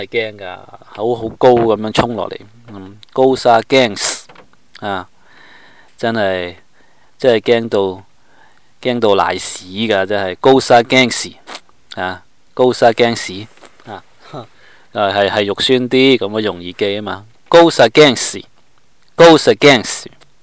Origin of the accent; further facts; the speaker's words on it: Guangdong, China; 但我哋廣東人話啊，咁soft啊，咁舒服啊，我哋都識噶啦